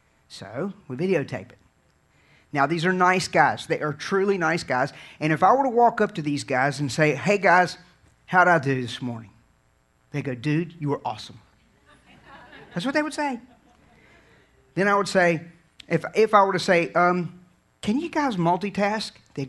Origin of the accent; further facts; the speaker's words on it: Virginia, United States; I'm telling everybody we're from Virginia